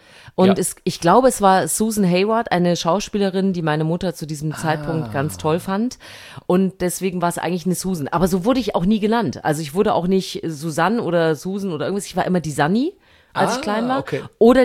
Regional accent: Thuringia, Germany; in meiner alten Heimat in Thüringen

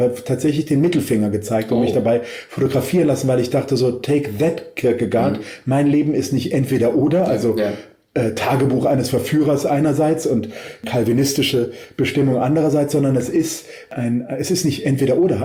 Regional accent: Trier, Rhineland-Palatinate, Germany; born there; also born or lived in Ludwigshafen / Bitburg / Mainz / Saarbrücken; ich bin in Trier geboren und wir sind wahnsinnig oft umgezogen, weil mein Vater einfach Karriere machen wollte als Banker. Und von Trier nach Ludwigshafen, nach Bitburg, nach Mainz, nach Saarbrücken innerhalb der ersten 13, 14 Jahre meines Lebens.

